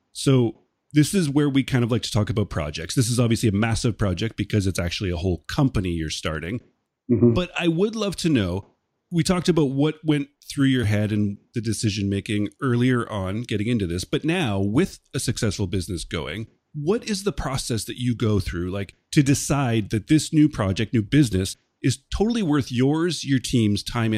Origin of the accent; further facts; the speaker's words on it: Canada; I'm a Canadian